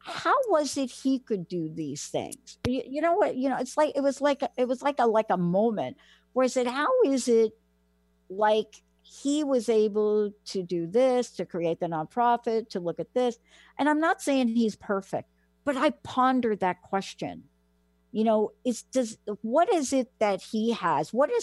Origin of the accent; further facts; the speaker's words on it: New York, United States; I mean, I grew up in New York